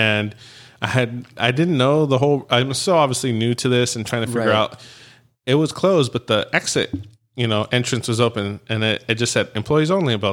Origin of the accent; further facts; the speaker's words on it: California, United States; Like, me being from, you know, born and raised in Orange County, I was like, oh yeah, we're close to everything.